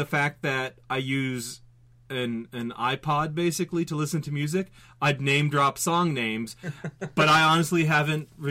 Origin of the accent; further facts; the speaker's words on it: Florida, United States; born there; Yeah, because I mean, I was born in South Florida.